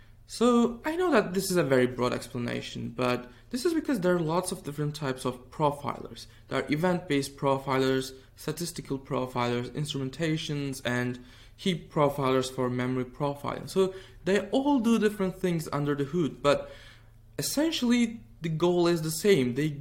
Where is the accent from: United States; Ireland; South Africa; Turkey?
Turkey; now in Berlin, Germany; I'm currently living in Berlin and I'm originally from Turkey.